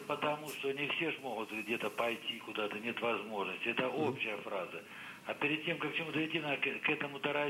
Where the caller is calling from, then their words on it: Belgorod, Belgorod Oblast, Russia; Добрый день, Белгород